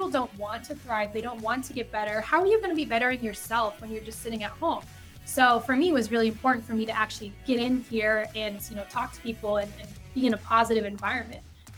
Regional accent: Littleton, Colorado, United States; So I grew up in Littleton, Colorado.

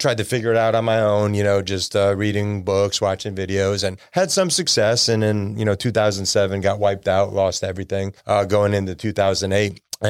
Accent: Milford, Connecticut, United States; And shortly after that, I'm back in my hometown of Milford, Connecticut, and sitting in a Sunday church service.

